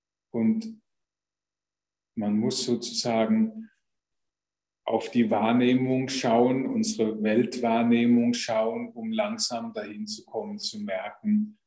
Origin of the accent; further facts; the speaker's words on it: Rhineland-Palatinate, Germany; Da, wo ich aufgewachsen bin, in der Pfalz, war die Grenze zu Frankreich nicht weit